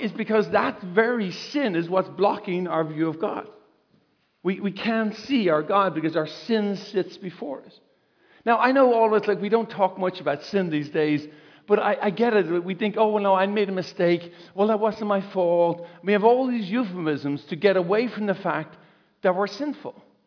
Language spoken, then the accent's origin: English; Ireland; I'm very Irish, right?